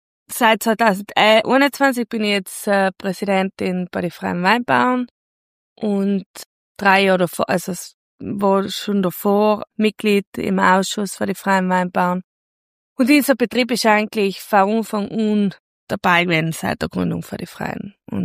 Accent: Naturns, South Tyrol, Italy; ich komme aus Natur und aus dem Finchgau.

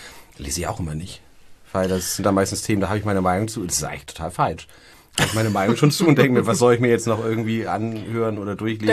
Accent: Hamburg, Germany; ich bin Hamburger.

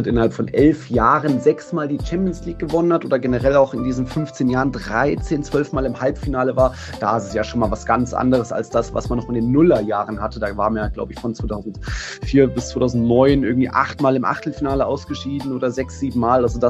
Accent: Hesse, Germany; bin ich in Nordhessen aufgewachsen, wo man nicht viele Bundesliga-Clubs in der Nähe hat.

